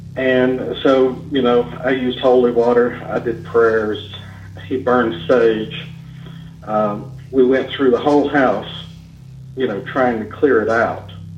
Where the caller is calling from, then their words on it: Nashville, Tennessee, United States; I'm calling from the Nashville area.